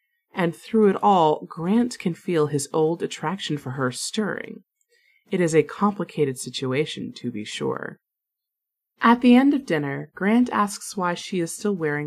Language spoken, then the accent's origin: English; United States; here they are called biscuits, but I am an American, so I'm calling them cookies